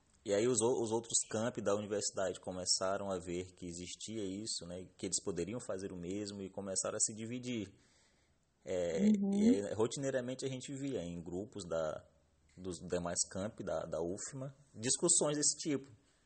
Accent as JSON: {"language": "Portuguese", "region": "Maranhão", "country": "Brazil", "said": "Eu morava na Casa dos Estudantes da UFMA. Eu sou maranhense do interior, né? Eu vim do interior do Maranhão. Para fazer faculdade"}